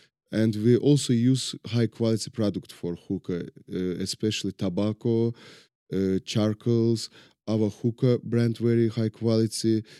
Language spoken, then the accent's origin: English; Azerbaijan; English is a second language; moved away as an adult; now in Las Vegas, United States; I'm from Azerbaijan. I'm 37 years old. I moved to Vegas 2 years before to open the restaurant here.